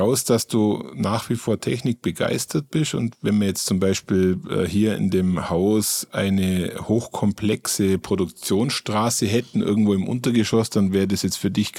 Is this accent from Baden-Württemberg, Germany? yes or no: no; Bavaria, Germany; Da habe ich doch schon gleich eine Verbindung zu meiner Heimat, weil im Allgäu gibt es sehr viele Klettermöglichkeiten.